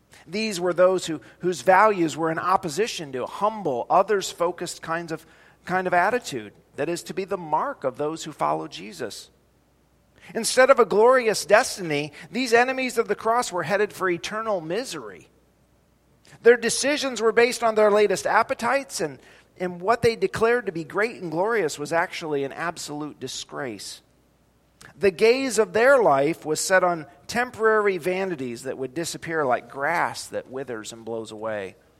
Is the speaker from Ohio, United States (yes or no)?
yes; Ohio, United States; I grew up in Ohio, but I'm a Hoosier at heart.